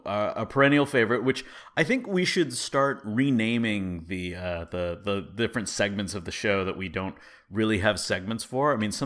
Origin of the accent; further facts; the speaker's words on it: California, United States; Congrats for California for pulling that together. Yay, my home state.